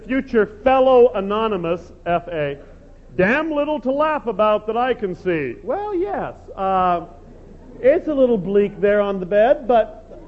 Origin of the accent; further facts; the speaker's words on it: United States; I'm an American, how are you, how are things in Poland